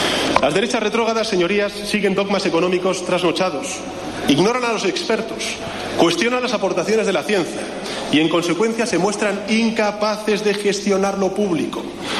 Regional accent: Spain; nosotros somos tan españoles como ustedes, no somos menos españoles que ustedes.

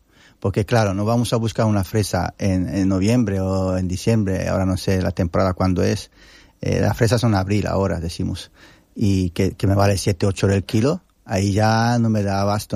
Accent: Italy; Spanish is a second language; Porque nosotros somos italianos, ¿no?

